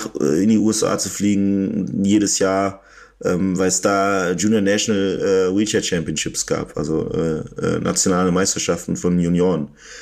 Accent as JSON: {"language": "German", "region": "North Rhine-Westphalia", "country": "Germany", "tie": "born or raised there", "said": "ich bin im Münsterland aufgewachsen. Das ist halt ein recht kleines Kaff"}